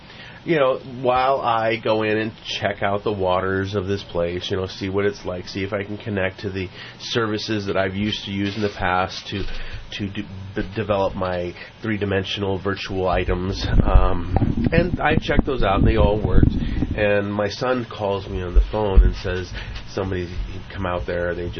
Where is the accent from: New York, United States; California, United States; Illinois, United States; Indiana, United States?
California, United States; Santa Cruz; I was raised in Santa Cruz.